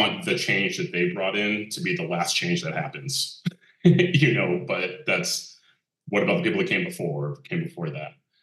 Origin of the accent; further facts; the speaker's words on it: Portland, Oregon, United States; I grew up in Northeast Portland. It was very different 30, 40 years ago.